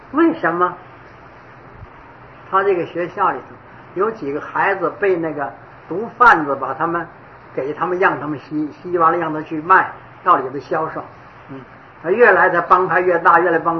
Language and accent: Chinese; China; 我们一般的人都不愿学这个法，因为我们中国人都好大